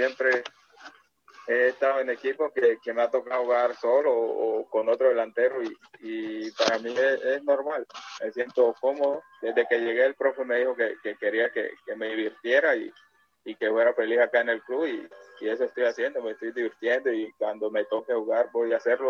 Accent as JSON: {"language": "Spanish", "country": "Colombia", "said": "A mi experiencia, que yo vengo de Colombia, es muy diferente"}